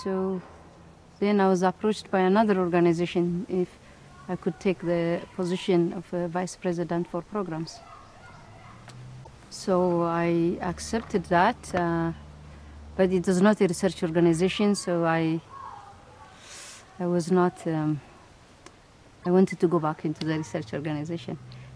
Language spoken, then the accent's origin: English; Ethiopia; when it was announced that I'm from Ethiopia